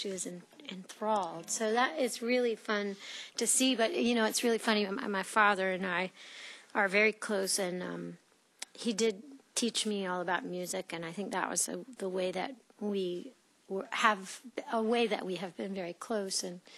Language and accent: English; North Carolina, United States; also born or lived in New York City; I do. And I'm from North Carolina. I've always had one foot and one half of my heart in North Carolina and then one half of my heart in other places where I've lived.